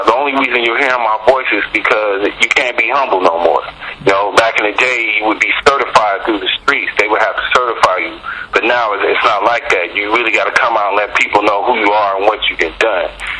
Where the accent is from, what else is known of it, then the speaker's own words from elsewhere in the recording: West Coast, United States; born there; I've been on the West Coast. I was born on the West Coast.